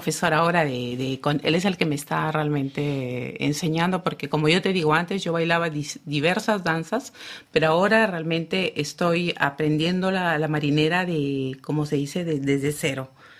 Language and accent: Spanish; Trujillo, La Libertad, Peru; Yo soy trujillana de bueno, del lugar donde nace la marinera, de la cuna de la marinera.